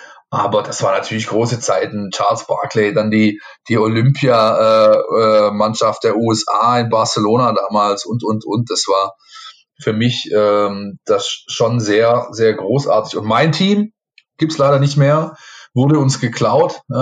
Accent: Baden-Württemberg, Germany; ich bin im Ort aufgewachsen, da waren sehr viele GIs mit ihren Familien wohnhaft, weil eben in der Nähe von den US Installations in Ludwigsburg und in Stuttgart liegend.

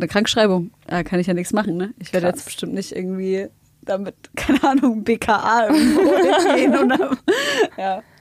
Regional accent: Germany; born there; ja, ich bin in Deutschland geboren

